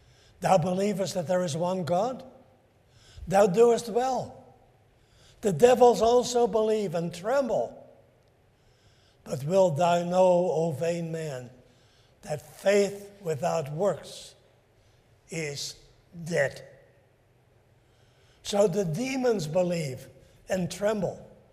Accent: Fayetteville, Pennsylvania, United States; also born or lived in Gettysburg; our family, my parents, my sister and I, we moved from Fayetteville in southern Pennsylvania between Chambersburg and Gettysburg. I graduated from Gettysburg High School.

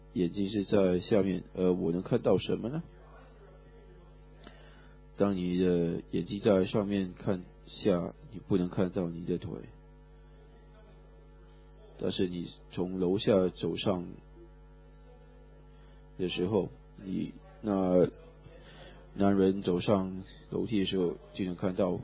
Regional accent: Australia; Chinese is a second language; now in Taiwan; 我一个澳洲人在台湾

